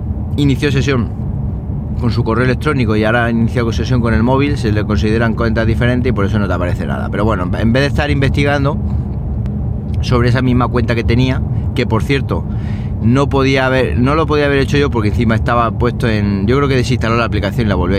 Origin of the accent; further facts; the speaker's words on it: Siles, Andalusia, Spain; este fin de semana he estado en Siles en mi pueblo. Siles es un pueblo de Jaén, un pueblo que está muy, muy bonito. O sea, no es porque yo sea de allí, que también, pero es un pueblo que está metido entre montañas.